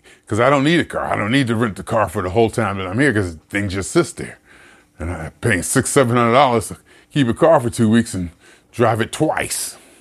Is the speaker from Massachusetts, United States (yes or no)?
no; California, United States; I said, I come from California. We're just not used to this level of service.